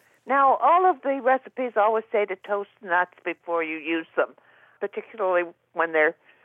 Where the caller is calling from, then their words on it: Danville, California, United States; I'm calling from Danville, California.